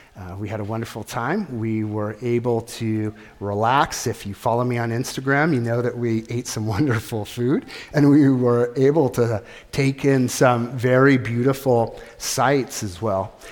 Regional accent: United States; All of a sudden, I really feel like I'm an American. I belong to America. I'm an American citizen.

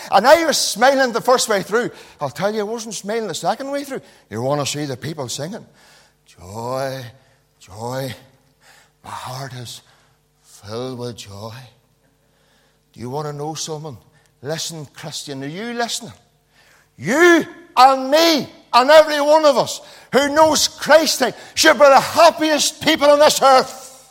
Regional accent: Knocknacloy, Northern Ireland, United Kingdom; I'm a Knocknacloy man, do you know? Born and bred in Knocknacloy man. County Tyrone. Through and through. You can take the man out of Tyrone, you can't take Tyrone out of the man.

